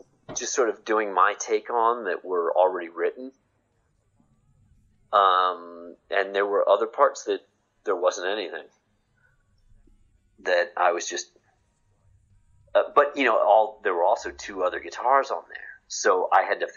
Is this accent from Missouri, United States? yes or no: yes; St. Louis, Missouri, United States; I mean, I'm from St. Louis, you know, where their biggest riot occurred.